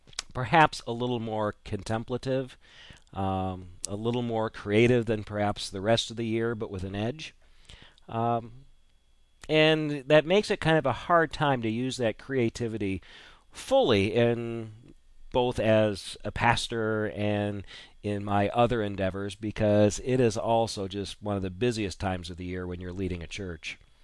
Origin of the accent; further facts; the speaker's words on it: Florida, United States; moved away; Growing up in Florida, all we ever had was green and brown. But having lived up north here since 82